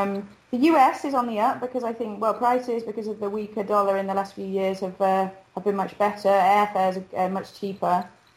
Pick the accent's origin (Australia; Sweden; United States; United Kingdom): United Kingdom; England; moved away as an adult; now in Spain; First of all, I live in Spain. I'm English, but I came across Spanish in Spain really from traveling in South America, which I did just after university.